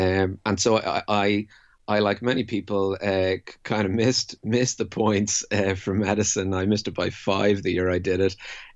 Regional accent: Sligo, Connacht, Ireland; Yes, absolutely. We were all from Sligo, and we all went to school together in Sligo, in Summerhill College, where we all went to school.

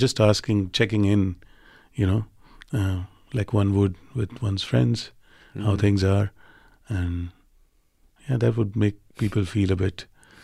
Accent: Surat, Gujarat, India; On the west coast of India is where I grew up, I suppose, in a city called Surat first. I was born in Ahmedabad and I grew up in Surat, which is a small textile hub and diamond hub.

